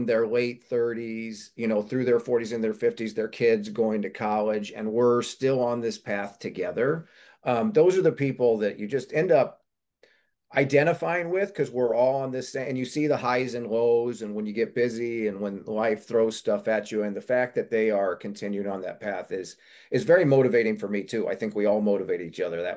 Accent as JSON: {"language": "English", "region": "Texas", "country": "United States", "also_born_or_lived": "Chicago", "said": "And so I was living in Chicago, but I'm from Texas. And I knew I wanted to open a CrossFit gym and was trying to get back to Texas, which took some doing."}